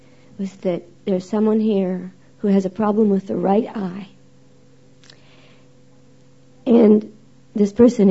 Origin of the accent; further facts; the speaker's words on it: India; born there; I was born in Karamslat.